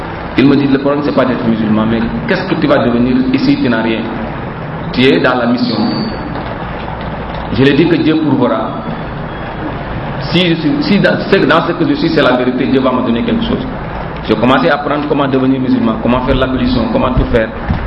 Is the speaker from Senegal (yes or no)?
yes; Diourbel, Senegal; born there; J'ai dit « moi je suis né à Djourbel ». La première église, c'est mon grand-père qui l'a construite à Djourbel.